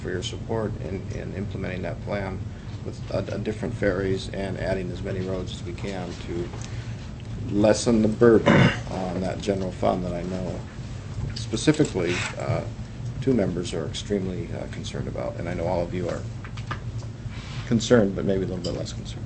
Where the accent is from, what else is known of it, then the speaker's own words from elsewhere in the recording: Ketchikan, Alaska, United States; I'm from Ketchikan. My dad worked on the ferries for 30 years